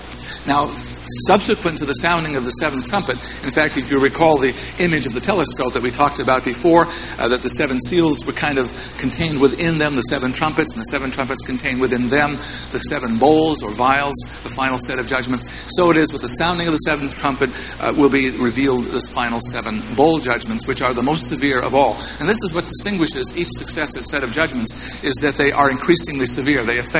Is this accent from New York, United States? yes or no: no; Boston, Massachusetts, United States; We don't know the outcome of the World Series, even though I'm from Boston.